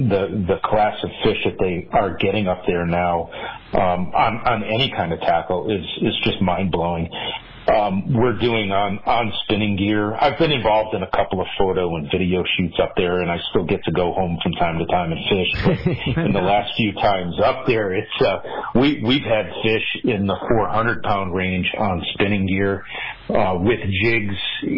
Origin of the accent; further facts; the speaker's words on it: Northeast, United States; So originally I'm from the Northeast.